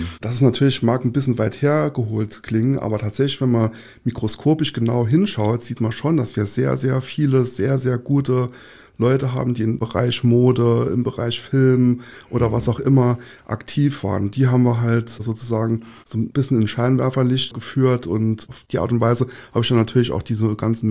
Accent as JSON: {"language": "German", "region": "Saarland", "country": "Germany", "said": "Ja, ich komme halt aus dem Saarland, so irgendwie."}